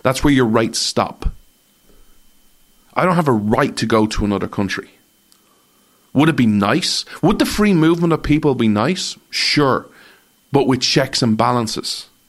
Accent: Ireland; So I'm an Irishman.

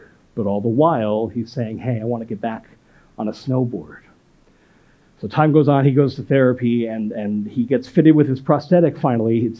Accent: Vernon, New Jersey, United States; I grew up in the Arctic north of New Jersey, in a town called Vernon, and we have the biggest ski resort in New Jersey

